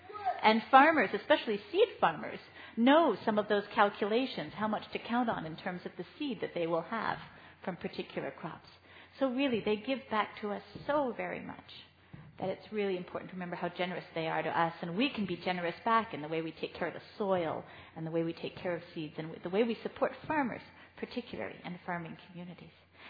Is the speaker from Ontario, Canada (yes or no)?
yes; Ottawa, Ontario, Canada; Because I'm from Ottawa, and right now, not many things are growing in Ottawa.